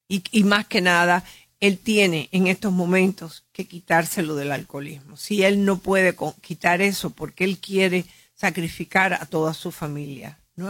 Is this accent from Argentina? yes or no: no; United States; born there; todos somos ciudadanos americanos, nacidos en este país.